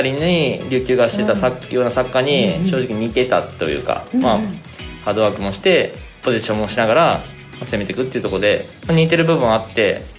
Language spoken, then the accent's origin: Japanese; Gunma, Japan; 群馬育ちなんでちょっと似た部分もあるし